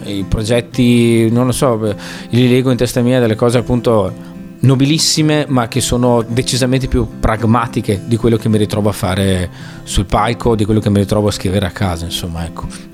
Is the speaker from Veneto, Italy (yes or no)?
yes; Vicenza, Veneto, Italy; E detto da vicentino, parlar bene di veronesi, ragazzi.